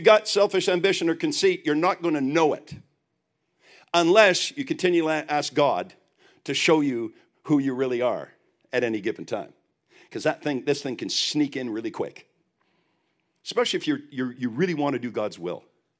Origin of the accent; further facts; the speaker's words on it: Quebec, Canada; I'm from Quebec. They have pea soup.